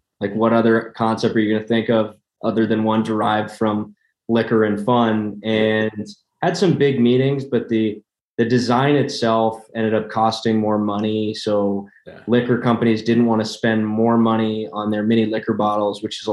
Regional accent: Newton, Massachusetts, United States; So I grew up 20 minutes outside of Boston in Newton.

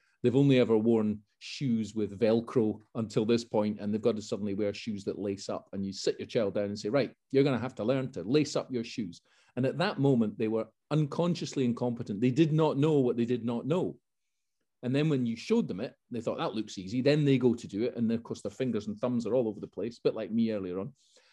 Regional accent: Edinburgh, Scotland, United Kingdom; But when I then went back to my hometown, which was Edinburgh

